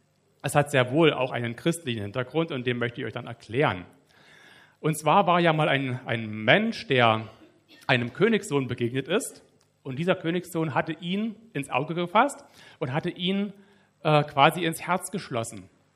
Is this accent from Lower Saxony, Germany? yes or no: no; Forst, Brandenburg, Germany; born there; Er kommt aus der Gegend, wo ich geboren bin, also Forst.